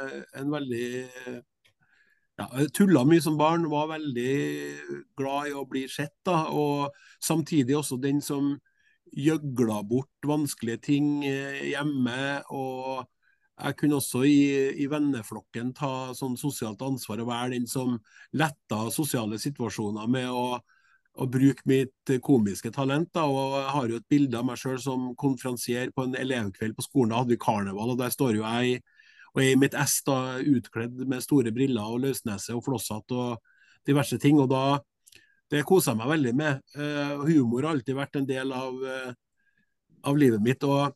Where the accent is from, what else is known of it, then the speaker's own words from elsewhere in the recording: Klæbu, Trøndelag, Norway; så er jeg da født og oppvokst i Klæbu i Sør-Trøndelag. Og med foreldre fra Nord-Trøndelag.